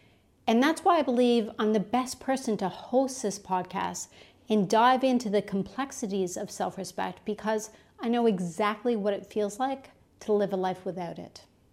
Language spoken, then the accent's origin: English; Canada; now in Perth, Australia; I am Canadian originally. I live in Perth, Australia.